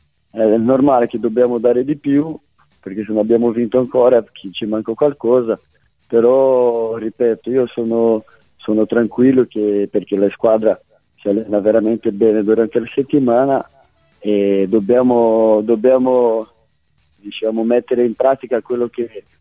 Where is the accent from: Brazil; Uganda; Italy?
Brazil; io come brasiliano